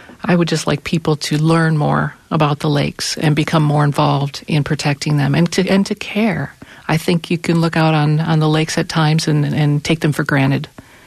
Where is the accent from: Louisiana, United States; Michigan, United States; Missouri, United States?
Michigan, United States; Detroit; I mean, I grew up around Detroit, so we would drive across the state and go to Warren Dunes